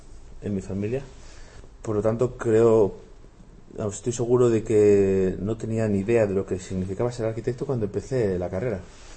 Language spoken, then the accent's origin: Spanish; El Escorial, Community of Madrid, Spain; Yo soy del Escorial. El Escorial, cuando dices que no eres de Madrid, pero del Escorial, todo el mundo se ríe